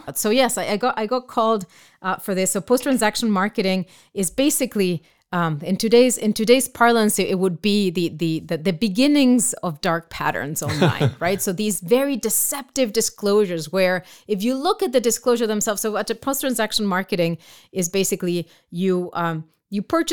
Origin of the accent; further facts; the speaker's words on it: Argentina; I grew up in Argentina, where it was mostly economics that really drew everyone's attention, especially growing up in the middle of a hyperinflation